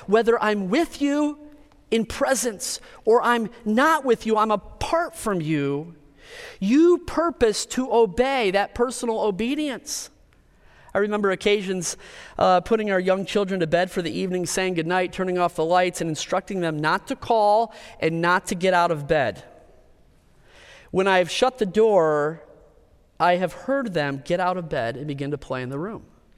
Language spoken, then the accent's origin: English; Minnesota, United States; Well, no. We're from Minnesota.